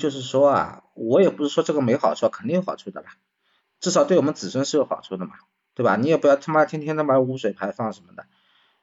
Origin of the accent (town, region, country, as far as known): China